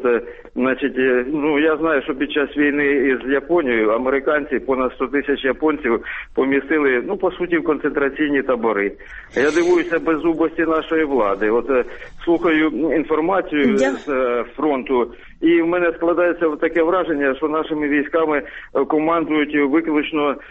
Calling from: Sumy Oblast, Ukraine

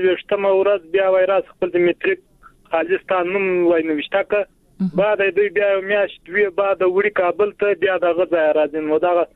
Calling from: Helmand, Afghanistan; د هلمند نه

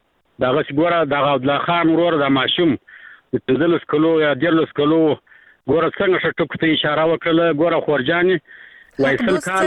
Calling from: Arghandab, Kandahar, Afghanistan; لکندار ولایت ارغندا ولسوالۍ سره د ټلیفون په کار شم خورې

